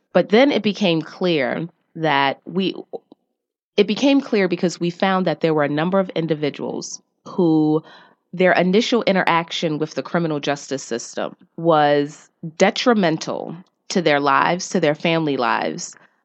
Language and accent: English; Baltimore, Maryland, United States; born and raised in Baltimore City, I was just like, holy crap.